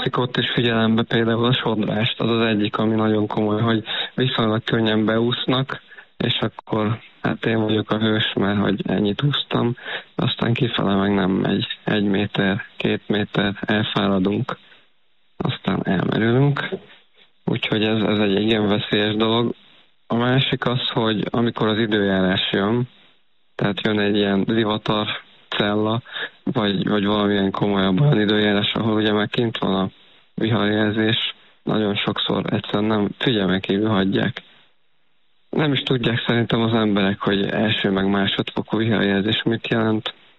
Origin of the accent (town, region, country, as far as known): Lake Balaton, Hungary; born or raised there